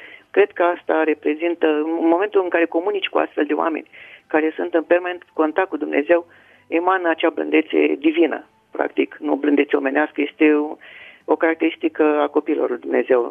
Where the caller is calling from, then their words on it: Suceava, Suceava County, Romania; din Suceava